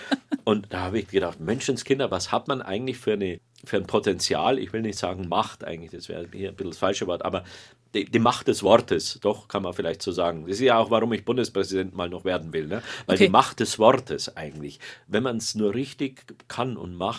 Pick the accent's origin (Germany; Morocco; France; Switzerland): Germany; Parsberg, Bavaria; born there; Als Ministrant in Parsberg, wo ich geboren bin, in der Oberpfalz